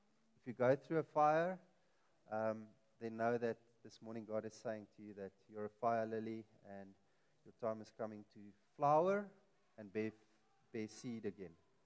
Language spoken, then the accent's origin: English; Wellington, Western Cape, South Africa; I'm originally from the Boland, Wellington, and my wife from Malmesbury.